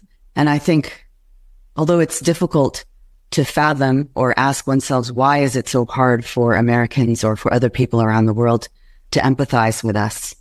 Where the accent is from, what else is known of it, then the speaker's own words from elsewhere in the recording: Gaza, Gaza Strip, Palestine; now in United States; my two daughters, they're Palestinian, we're from Gaza, but they were born in Houston, Texas.